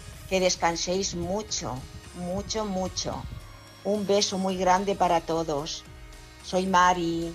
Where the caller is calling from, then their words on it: Madrid, Community of Madrid, Spain; de Madrid.